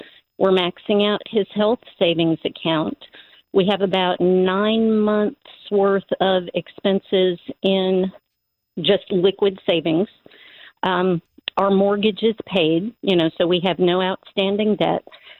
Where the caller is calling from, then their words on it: Woodstock, United States; from Woodstock.